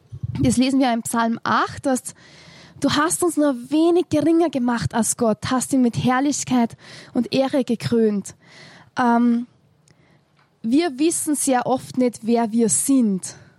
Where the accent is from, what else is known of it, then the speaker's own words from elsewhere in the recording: Austria; Wie ihr hören könnt, ich komme aus Österreich und als Österreicher haben wir ein sehr negatives Bild